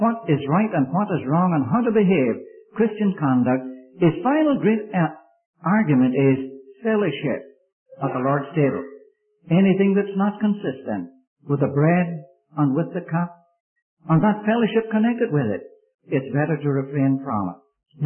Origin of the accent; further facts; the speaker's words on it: Ireland; I come from Ireland, and some things that I do in this country, I wouldn't think of doing over there.